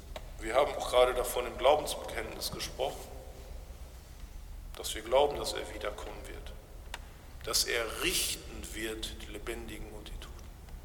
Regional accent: Bochum, North Rhine-Westphalia, Germany; Ich komme aus Bochum, aus dem lutherischen Gebetsverein

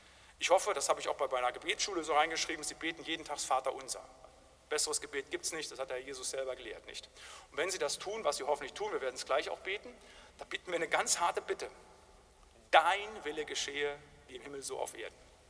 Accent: North Rhine-Westphalia, Germany; Also da, wo ich herkomme aus dem Siegerland, da haben die alten Brüder uns das immer wieder gesagt.

